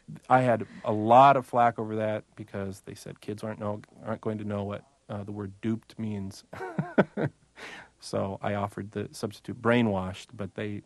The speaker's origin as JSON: {"language": "English", "town": "Portland", "region": "Oregon", "country": "United States", "tie": "born or raised there", "said": "Well, Krusty was based on a TV show clown who I grew up with in Portland, Oregon, named Rusty Nails."}